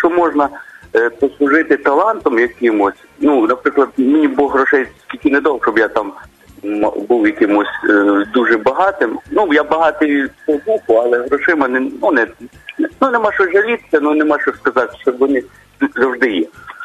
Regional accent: Western Ukraine, Ukraine; От я родом з Західної України

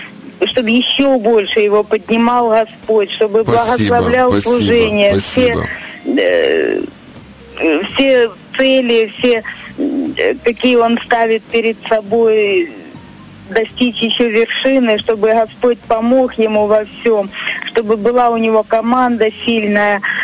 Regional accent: Dnipropetrovsk Oblast, Ukraine; Я из Днепропетровской области, Новомосковский район. Церковь «Новое поколение».

